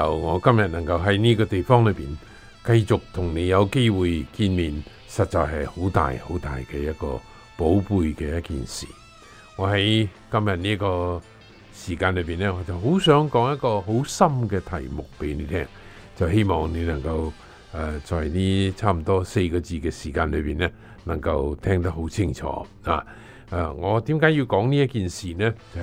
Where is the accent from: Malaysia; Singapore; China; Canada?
China; 佢哋唔係好似我哋中国人咁埋喺地下㗎喎